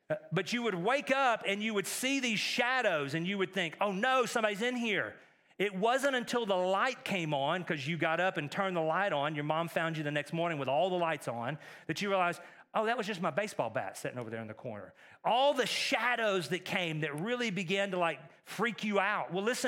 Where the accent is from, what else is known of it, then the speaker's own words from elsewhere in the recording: Texas, United States; I grew up in East Texas, which is a lot like East Tennessee, kind of like kissing cousins.